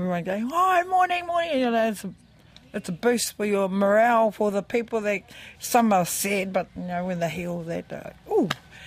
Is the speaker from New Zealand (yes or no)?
yes; Waiohau, Bay of Plenty, New Zealand; No, I'm from Waiohau, Merupara. I am from Te Tika. My parents come from Mapo.